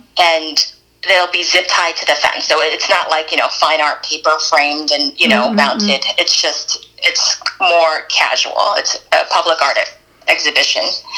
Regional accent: United States; So I'm Korean American, and the issue of the comfort woman is really important for Koreans.

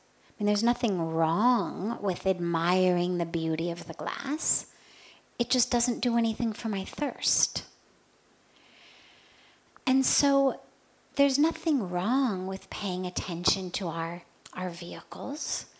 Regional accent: United States; I am 45, I'm female, I'm white, I'm American, I'm a sannyasi, well, that's all true.

